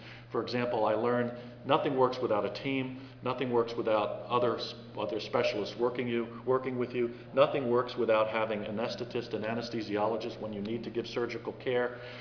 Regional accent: Philadelphia, Pennsylvania, United States; I'm a podiatrist from Philadelphia. I practice up at Roxborough Hospital.

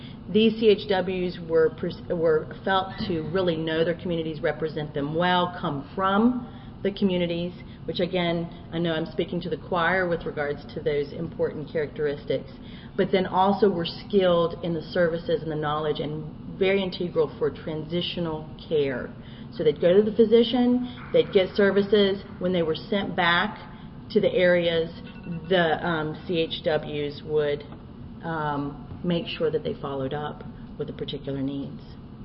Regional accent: West Virginia, United States; as I mentioned, I'm from West Virginia

